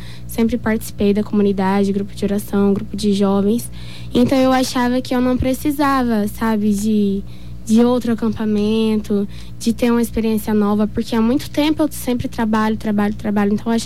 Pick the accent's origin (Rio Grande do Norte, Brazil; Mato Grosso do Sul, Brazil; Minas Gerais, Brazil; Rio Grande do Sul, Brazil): Mato Grosso do Sul, Brazil; Dourados; Sou aqui de Dourados mesmo.